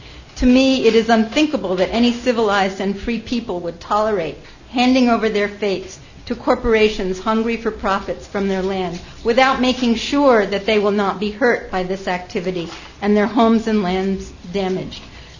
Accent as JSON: {"language": "English", "town": "Dryden", "region": "New York", "country": "United States", "said": "from Dryden."}